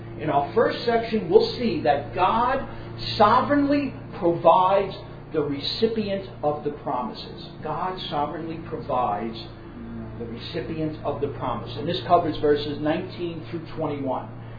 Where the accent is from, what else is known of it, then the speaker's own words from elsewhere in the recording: Jersey City, New Jersey, United States; Many of you know that I grew up in Jersey City.